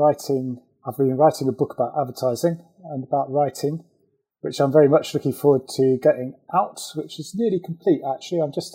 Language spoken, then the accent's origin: English; Manningtree, East of England, United Kingdom; Well, I grew up in Manningtree in Essex, which is a small town between Colchester and Ipswich, and I still live near there.